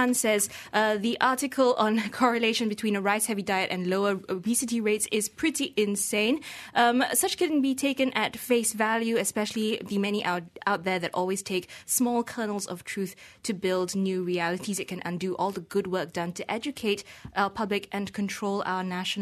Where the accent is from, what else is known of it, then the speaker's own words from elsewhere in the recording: Malaysia; accent: English; English is a second language; I'm not, because as you pointed out, Julian, I have a kind of an English accent.